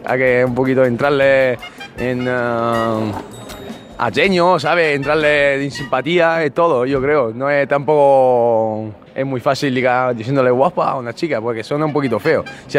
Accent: Italy; Spanish is a second language; soy italiano y me gustaba ligar con las palabras

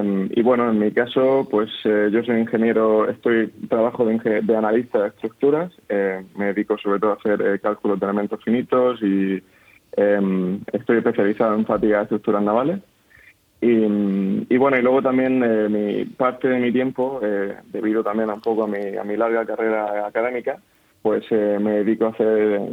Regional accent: Spain; sí, somos 4 españoles

